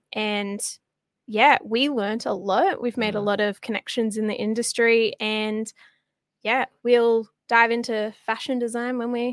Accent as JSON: {"language": "English", "town": "Ipswich", "region": "East of England", "country": "United Kingdom", "said": "and I'm from Ipswich."}